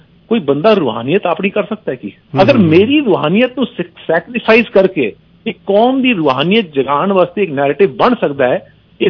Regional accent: Uttar Pradesh, India; ਜਦੋਂ ਮੈਂ UP belt ਚ ਮੈਂ ਵੱਡਾ ਹੋਇਆ, ਉੱਥੇ ਮੈਂ ਬਚਪਨ ਦੇ ਰਾਮਾਇਣ ਦੇਖ ਸਕਦਾ ਸੀਗਾ, ਮਹਾਭਾਰਤ ਦੇਖ ਸਕਦਾ ਸੀਗਾ

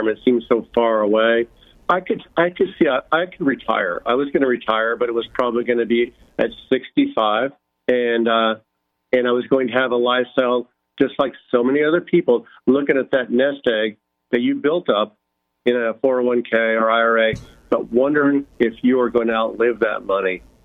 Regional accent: Washington, United States; Well, I came originally from Washington State, a tiny town on the Great Peninsula known for lumber products.

